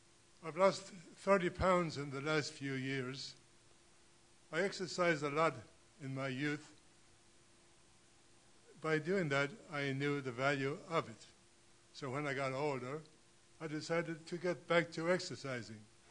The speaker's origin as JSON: {"language": "English", "country": "Ireland", "said": "I'm from Ireland, as you probably can tell. You know, I grew up conditioned to think in certain ways."}